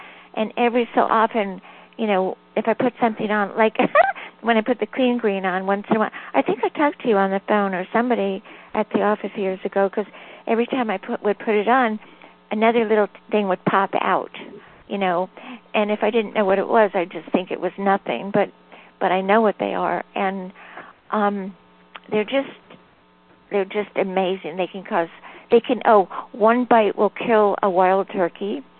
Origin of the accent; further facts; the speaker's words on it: Hawaii, United States; also born or lived in California; I'm in Georgia now. I'm actually from Hawaii and then to California and then Georgia.